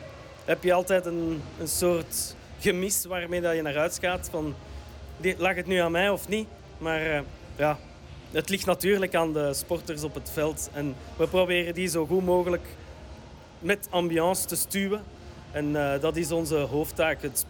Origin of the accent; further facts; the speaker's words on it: Zellik, Flanders, Belgium; Wel, ik ben eigenlijk van Zellik.